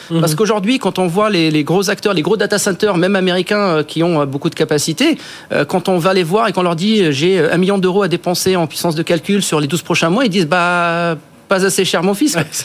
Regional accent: Tunisia; moved away as an adult; also born or lived in United States; moi, je suis né en Tunisie, j'ai grandi en Tunisie, je fais mes études en France. Après, j'ai vécu aux États-Unis.

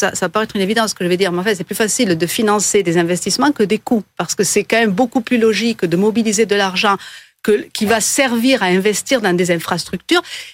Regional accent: Pyrenees, France; Moi, je viens des Pyrénées, où on est le berceau en France des énergies renouvelables du solaire.

